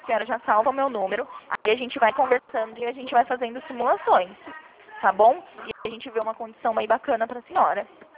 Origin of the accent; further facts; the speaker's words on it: Bauru, São Paulo, Brazil; Eu sou de Bauru, São Paulo